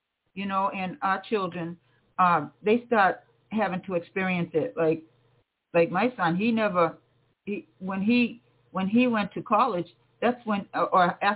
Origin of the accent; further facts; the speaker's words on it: Cape Cod, Massachusetts, United States; I worked for this very wealthy couple on Cape Cod, which I was from Cape Cod.